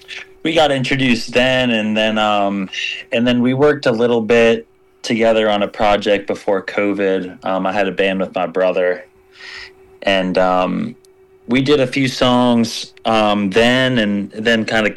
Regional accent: Virginia, United States; No, I grew up in Virginia, actually, in Goochland County, Virginia, just outside of Richmond.

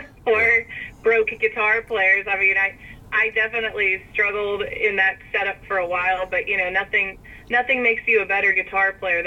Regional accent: Kansas City, Missouri, United States; especially growing up in Kansas City, I could have gone to a jam any night of the week.

